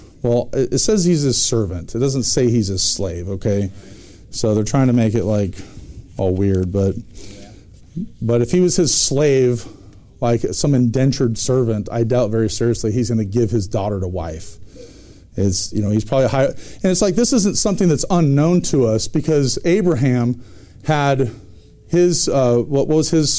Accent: Pacific Northwest, United States; because I grew up in the Northwest. I never lived in the South.

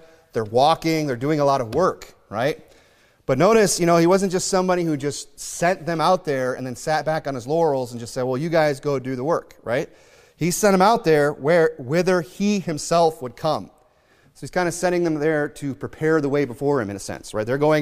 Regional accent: Michigan, United States; I grew up in Michigan. I know Southern Michigan, Ohio, Indiana has a lot of IFB churches.

